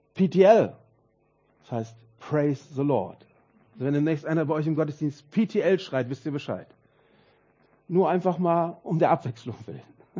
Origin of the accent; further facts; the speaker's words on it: North Rhine-Westphalia, Germany; Aber ich komme aus dem Ruhrpott. Ja? Schalke oder Dortmund und ich lebe da nicht mehr